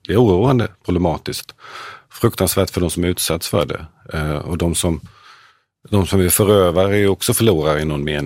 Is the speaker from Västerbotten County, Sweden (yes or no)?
no; Halmstad, Halland County, Sweden; Jag läste om min hemstad Halmstad på 20-talet.